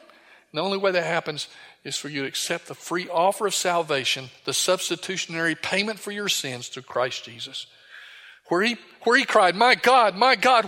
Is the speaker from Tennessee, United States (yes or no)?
yes; Chattanooga, Tennessee, United States; moved away as an adult; now in Budapest, Hungary; I said, well, I grew up in Chattanooga, but I live in Budapest, Hungary. What are you doing there? I'm a missionary.